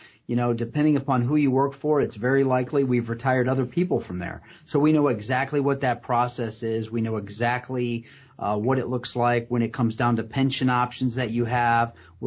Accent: Pemberville, Ohio, United States; I mean, I grew up in Pemberville, Ohio, so we know I'm not from fancy, and I haven't gotten fancy yet

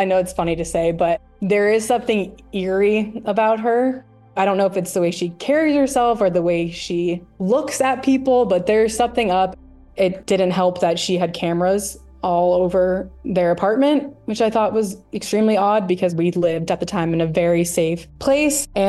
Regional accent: New Hampshire, United States; For me, I'd relocated. I'm originally from New Hampshire.

